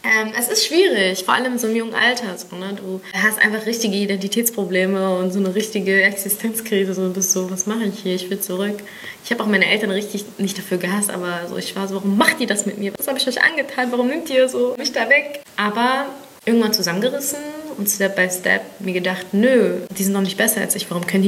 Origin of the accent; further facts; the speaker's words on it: Berlin, Germany; Ich bin Berlinerin. Ich fühle mich als Berlinerin und ich fühle mich ägyptisch.